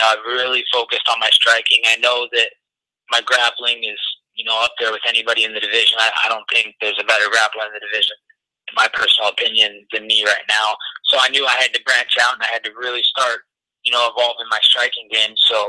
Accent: Oregon, United States; I came from Oregon, they came from Brazil

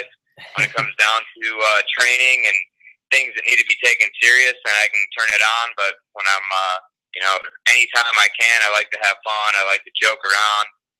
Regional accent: Ohio, United States; I've known Cody since he was about 13 years old. We're both from Ohio.

